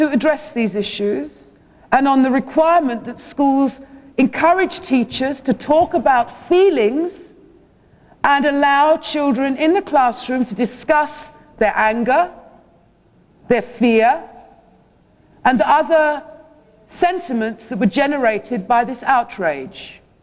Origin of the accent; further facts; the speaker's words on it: London, United Kingdom; And I know from being a Londoner that all of us travel with a level of fear when we step into the underground.